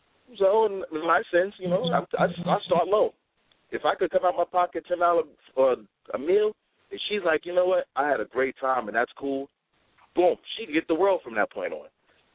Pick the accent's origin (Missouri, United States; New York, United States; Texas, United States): New York, United States; Yeah, I'm from Newkirk. That's why I was born and raised on Newkirk. Newkirk at 21st.